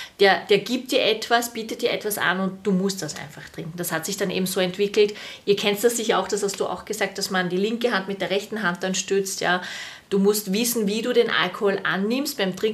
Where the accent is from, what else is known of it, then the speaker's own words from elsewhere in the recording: Austria; Also ich muss sagen, wir haben es ja vorhin geredet, dass bei uns in Österreich am Land schon mit 13, 14